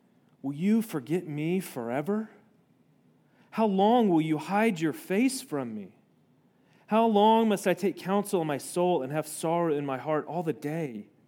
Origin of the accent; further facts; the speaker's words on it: South Carolina, United States; If you are from Arkansas, I grew up in South Carolina.